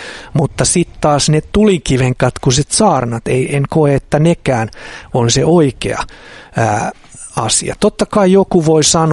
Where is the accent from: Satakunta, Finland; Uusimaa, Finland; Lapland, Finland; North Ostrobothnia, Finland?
Uusimaa, Finland; Helsinki; mä kasvoin ihan Helsingissä.